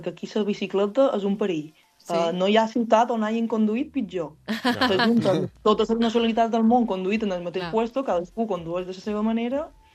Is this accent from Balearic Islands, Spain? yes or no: yes; Palma, Balearic Islands, Spain; Jo sóc de Palma, de Rafal.